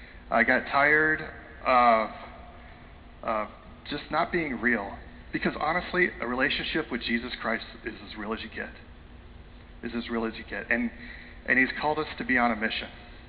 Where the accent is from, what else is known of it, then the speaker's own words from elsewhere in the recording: Texas, United States; born there; And by the way, I'll say y'all because I was born in Texas.